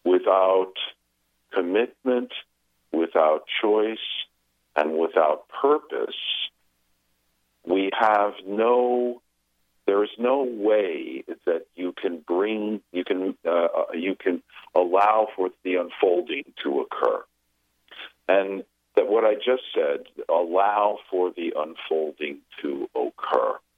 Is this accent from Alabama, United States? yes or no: no; New York, United States; And so I grew up in New York in the ad business in the 60s.